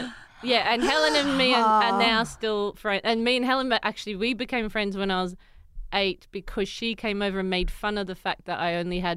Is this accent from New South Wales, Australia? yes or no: yes; Newcastle, New South Wales, Australia; I grew up in Australia, Newcastle.